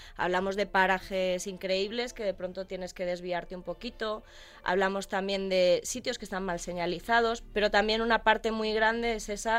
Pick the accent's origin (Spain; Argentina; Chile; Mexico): Spain; Ávila, Castile and León; Yo soy de Ávila, que también es una zona en la que la despoblación está un poquito en alza en los pueblos.